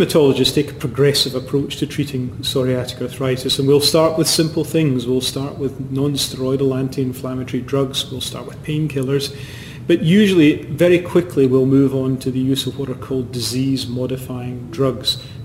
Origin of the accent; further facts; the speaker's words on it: Scotland, United Kingdom; I'm very Scottish, you know, and in Scotland, because it rains a bit